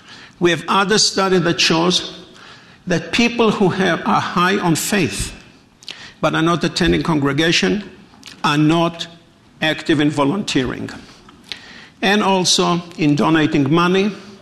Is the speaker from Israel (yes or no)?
yes; Israel; English is a second language; now in United States; I'm originally not from the United States. I'm originally from Israel.